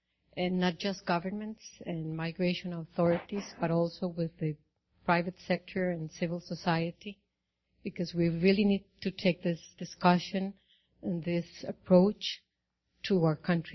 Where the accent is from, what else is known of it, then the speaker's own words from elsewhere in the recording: Costa Rica; from Costa Rica. I came all the way from Costa Rica just to be here today.